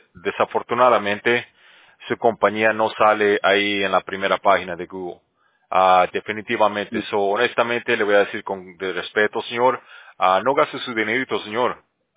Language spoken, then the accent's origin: Spanish; Bolivia; yo también, yo soy de Bolivia, yo también hablo español, pues sí, es que prefiero español